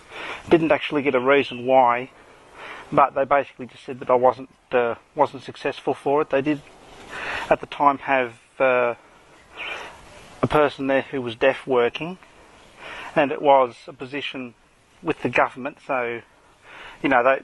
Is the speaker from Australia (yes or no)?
yes; Australia; accent: Australian; and myself, I'm, as you can tell by my accent, from Australia.